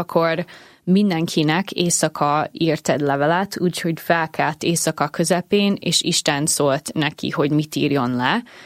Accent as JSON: {"language": "Hungarian", "country": "United States", "tie": "born or raised there", "second_language": "Hungarian", "moved": "yes", "lives_now": "Hungary", "said": "én egy olyan részen nőttem fel Amerikában, ahol mindenki kereszténynek mondana magát, de igazából ez csak a kultúrához tartozik"}